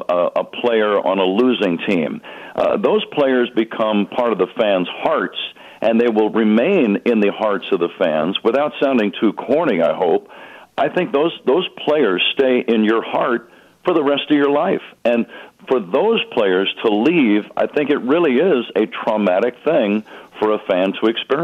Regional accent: California, United States; And I grew up in the Bay Area, and there was a guy named Russ Hodges, who was the great Giants announcer

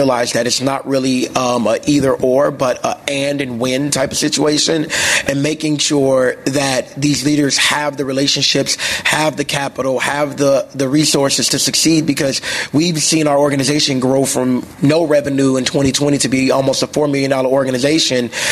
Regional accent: Inglewood, California, United States; Growing up in Inglewood, I didn't understand that I deserved to have that stabilized.

